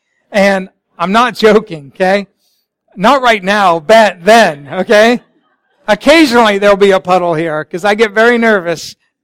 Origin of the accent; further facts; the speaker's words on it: Colorado, United States; I grew up in Colorado. You guys been to Colorado? Some of you? I love Colorado.